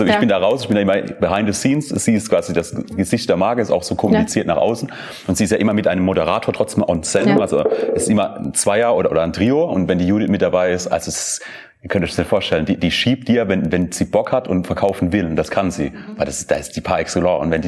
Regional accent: Landau, Rhineland-Palatinate, Germany; Wir kommen aus Landau, aus der Pfalz. Ja. Es ist eine schöne Region, lebenswert ohne Ende.

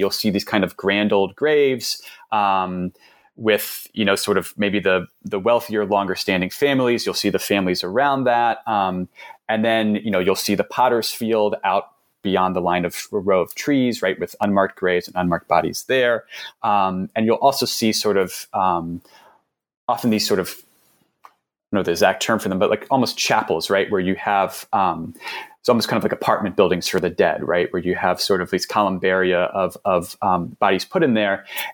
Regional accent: New York City, New York, United States; So I'm from New York City, and this is always sort of the turnover of businesses in New York City was always something I kind of like grumbled about when I was younger

